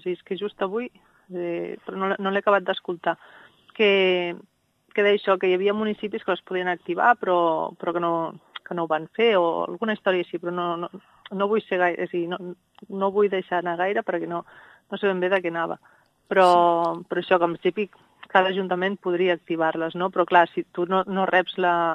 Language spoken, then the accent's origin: Catalan; Vilallonga del Camp, Catalonia, Spain; jo soc de Vilallonga del Camp